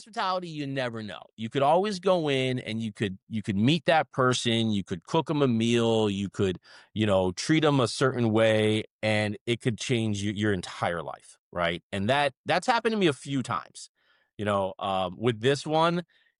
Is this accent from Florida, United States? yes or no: yes; Miami, Florida, United States; I did this and I did that and I'm from Miami and I know nightclubs and I know restaurants